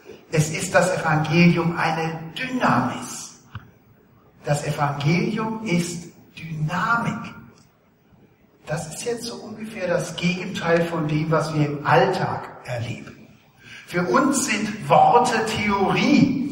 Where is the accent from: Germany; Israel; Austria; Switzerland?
Germany; Rhineland; nachdem ich als Rheinländer euphorische Komplimente machte